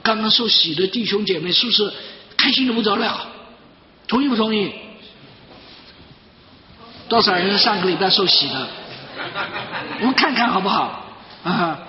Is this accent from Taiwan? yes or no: no; Chongqing, China; 我在重庆呢，我们住的一个房子里面的话呢，就是那时候因为我住在重庆